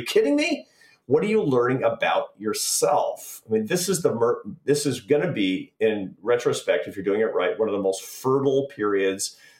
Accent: Seattle, Washington, United States; I grew up in the Pacific Northwest in Seattle.

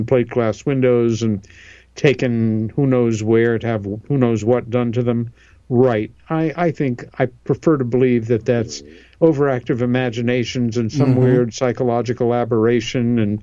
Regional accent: New York, United States; the childhood UFO sighting that I had with my sister Helen over the house that we grew up in on Long Island, New York

